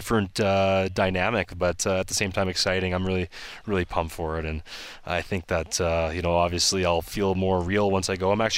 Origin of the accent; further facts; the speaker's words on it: Edmonton, Alberta, Canada; now in Calgary, Canada; But that's being from Alberta. You know, I'm from Edmonton.